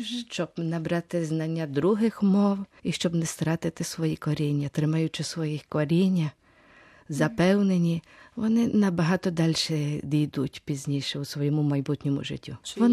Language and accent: Ukrainian; Buenos Aires, Argentina; Я народилася в Аргентині, ціле моє життя в Буенос-Айресі, я в Буенос-Айресі почуваюся вдома. Але я не можу себе уявити без українського духу.